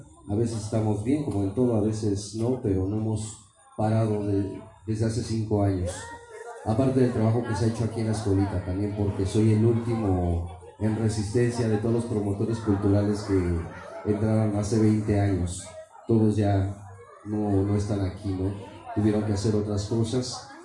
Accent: Mexico City, Mexico; Para nosotros como chilangos, como...

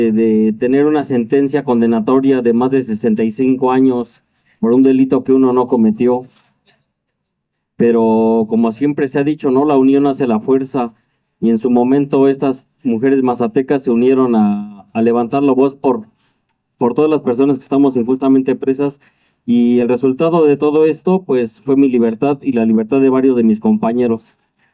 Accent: Toluca, State of Mexico, Mexico; Vengo de Toluca, del Estado de México

